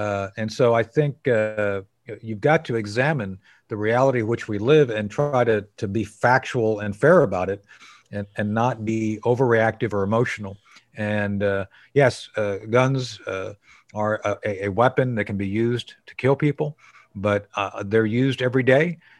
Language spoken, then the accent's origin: English; Ohio, United States; and I'm from Ohio. I went to college mm-hmm. in Dayton, Ohio, and I know quite a bit about Columbus.